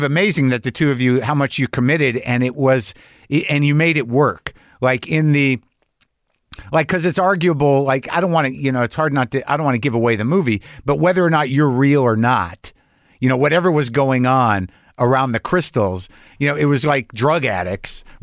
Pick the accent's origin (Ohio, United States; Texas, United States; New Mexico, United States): New Mexico, United States; I grew up in New Mexico.